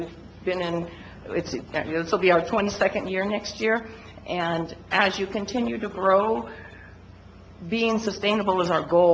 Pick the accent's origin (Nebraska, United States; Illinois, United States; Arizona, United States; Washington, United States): Washington, United States; Othello; "Oh, I'm from Othello."